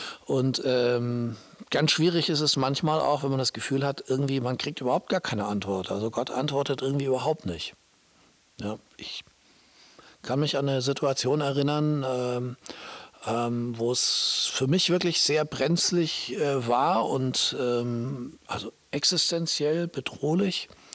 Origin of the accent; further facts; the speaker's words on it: Baltic coast, Germany; ich bin an der Ostsee aufgewachsen und da kamen dann im Sommer die Urlauber